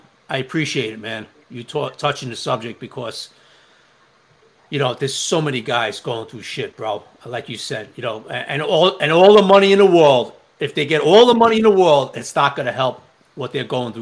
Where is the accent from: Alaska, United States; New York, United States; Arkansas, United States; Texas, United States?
New York, United States; Staten Island; I'm from Staten Island. You used to come out to Staten Island.